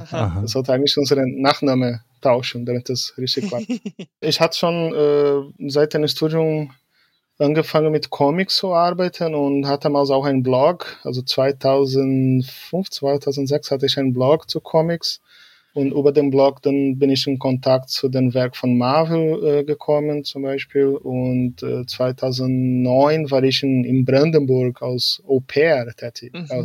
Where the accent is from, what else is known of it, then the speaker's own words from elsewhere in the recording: Porto Alegre, Rio Grande do Sul, Brazil; German is a second language; ich komme aus Porto Alegre, es ist die letzte Hauptstadt im Süden, also fast an der Grenze zu Argentinien und Uruguay. Wir sind so genau wie die Argentinier und Uruguayer als Gauchos bekannt.